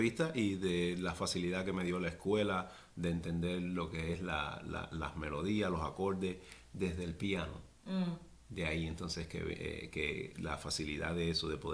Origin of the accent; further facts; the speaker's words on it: Santa Clara, Villa Clara, Cuba; Yo soy de Santa Clara, que es una ciudad muy pequeña en el medio de la isla de Cuba. Muy cultural, mucha música, uh-huh, teatro, danza, muy fuerte en la cultura cubana.